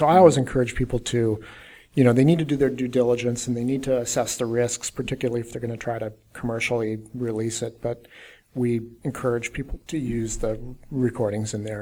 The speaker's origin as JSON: {"language": "English", "town": "Denver", "region": "Colorado", "country": "United States", "tie": "born or raised there", "said": "No, I'm from Denver, actually."}